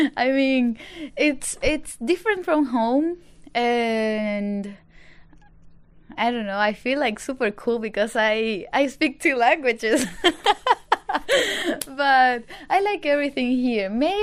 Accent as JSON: {"language": "English", "town": "Santiago", "region": "Santiago Metropolitan", "country": "Chile", "tie": "born or raised there", "also_born_or_lived": "Iquique", "second_language": "English", "said": "I was born in Iquique. It's like a small city at the north of Chile. But for tennis, my family made the decision to move to Santiago."}